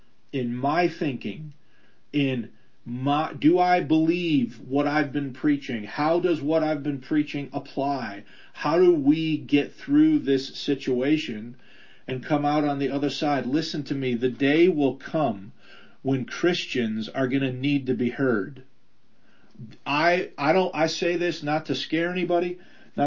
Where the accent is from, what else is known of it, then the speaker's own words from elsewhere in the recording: United States; Now, I'm an American by earthly birth and citizenship